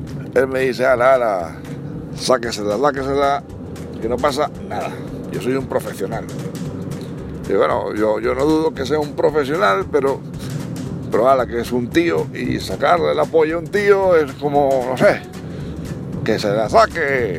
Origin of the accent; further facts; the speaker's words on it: Galicia, Spain; Yo tengo 45 años. ¿Y de dónde? Yo soy de Galicia. Nunca había salido de Galicia